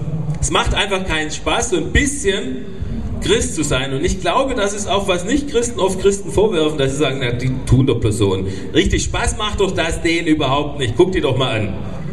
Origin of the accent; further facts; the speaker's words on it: Baden-Württemberg, Germany; now in Dresden, Germany; ich wohne in Dresden, ja, seit 19 Jahren, also für die, die jetzt nochmal rätseln, wo ich herkomme, wegen meinem komischen Dialekt. Ich bin Schwabe, besser gesagt Württemberger.